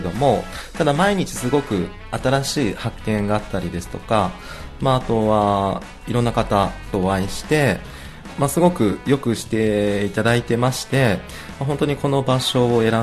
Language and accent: Japanese; Nagasaki, Japan; 九州の長崎になります。